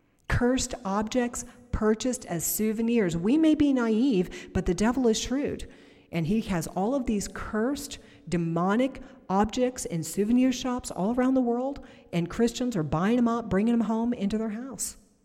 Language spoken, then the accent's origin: English; Ireland; I'm Irish.